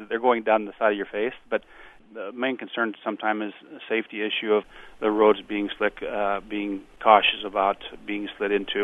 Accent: Oklahoma, United States; now in North Dakota, United States; No, ma'am, I'm not. I moved up here from Oklahoma in '88.

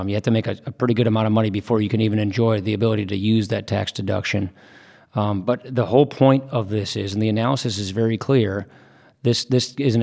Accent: Wisconsin, United States; I come from Wisconsin.

